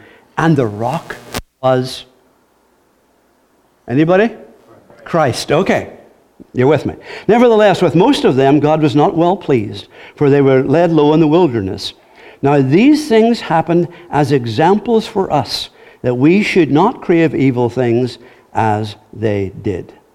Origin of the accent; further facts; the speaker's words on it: Ireland; In case you're wondering, I am Irish.